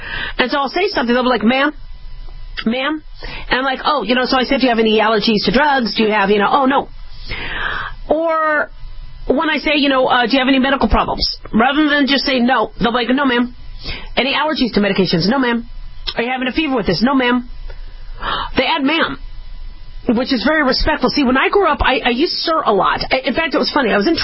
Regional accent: Nevada, United States; I love, you know, saying, you know, I'm from Nevada, and that meaning something. I love saying I'm American, and that means something.

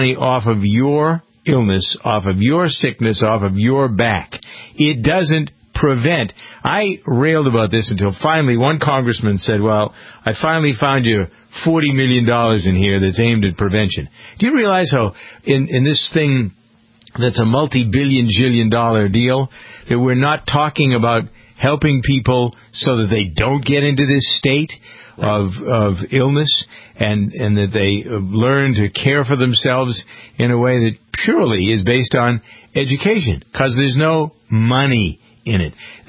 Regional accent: Framingham, Massachusetts, United States; And that's the study in my hometown of Framingham.

